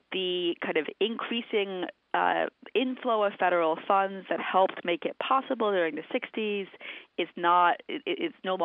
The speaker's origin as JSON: {"language": "English", "region": "New York", "country": "United States", "tie": "born or raised there", "said": "I grew up in New York. I'm born in 1975, the same year as the fiscal crisis. So writing this book was really meant writing about the city of my childhood."}